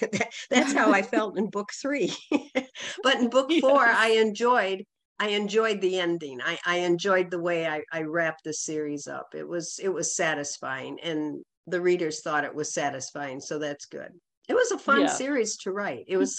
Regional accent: Midwest, United States; accent: Midwestern nasal twang; I know I'm from the Midwest originally, and they always say we Midwesterners have a nasal twang

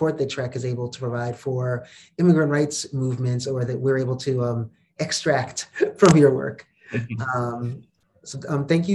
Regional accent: Bronx, New York, United States; I grew up in the Bronx, which was completely broken apart by highways under Robert Moses over the course of 50 some odd years.

